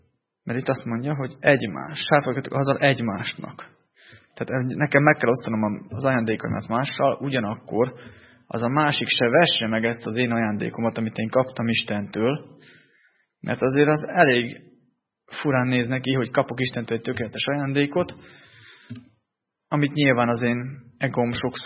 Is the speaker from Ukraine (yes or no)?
yes; Berehove, Zakarpattia Oblast, Ukraine; now in Hungary; én egy kisvárosban nőttem fel Beregszászba, olyan hatalmas épületeket nem láttam.